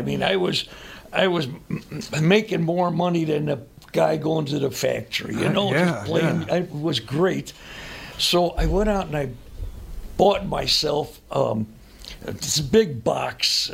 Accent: Chicago, Illinois, United States; I was born and raised in Chicago. The first 10, 12 years on the west side in a very Polish ethnic neighborhood.

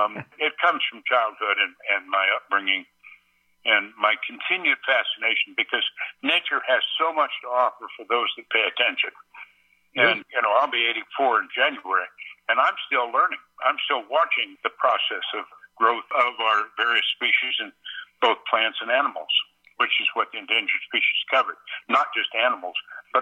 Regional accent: Indiana, United States; First of all, I'm a Northern Indiana farm kid. I was raised in Northern Indiana

